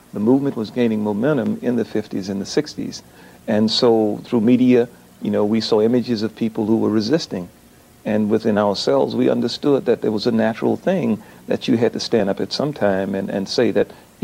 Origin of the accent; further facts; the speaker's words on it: the South, United States; just the things that was instilled in us as youngsters growing up in the South as a means of trying to survive